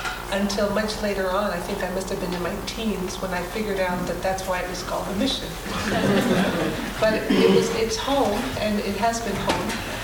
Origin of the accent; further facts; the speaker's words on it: San Francisco, California, United States; also born or lived in El Salvador; A little bit about myself. I'm actually originally from Central America. I was born in El Salvador. And at the age of two, my parents came up to San Francisco, California, and resided in, or established themselves in a wonderful neighborhood called the Mission.